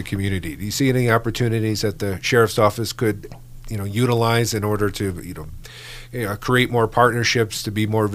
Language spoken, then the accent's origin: English; Detroit, Michigan, United States; And, I came from Metro Detroit.